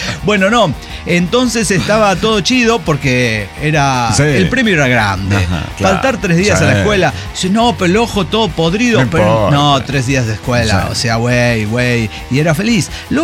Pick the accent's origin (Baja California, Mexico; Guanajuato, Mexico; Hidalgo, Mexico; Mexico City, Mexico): Guanajuato, Mexico; de Guanajuato, capital, la villa romántica, ciudad de las momias.